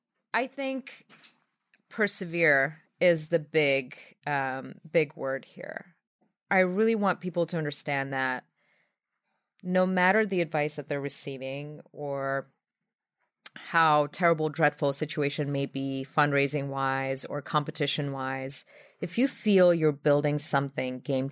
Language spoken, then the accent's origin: English; New York, United States; I'm a New Yorker too.